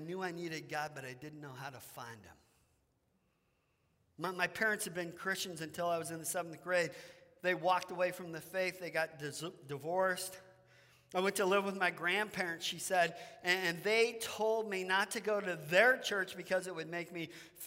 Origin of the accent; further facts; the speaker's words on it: Bothell, Washington, United States; There was a pastor in the town that I grew up in over in Bothell on the west side of the state.